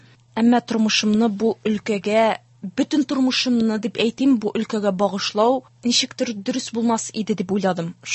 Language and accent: Tatar; Berbash, Tatarstan, Russia; now in Nurma, Russia; Мин Балташ кызы, туган авылым Бербаш һәм мин моның белән бик горурланам.